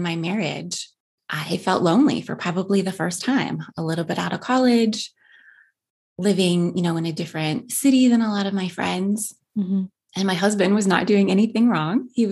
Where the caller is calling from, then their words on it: Ohio, United States; I do work part-time for a university in Ohio, which is where I'm recording from, here in Central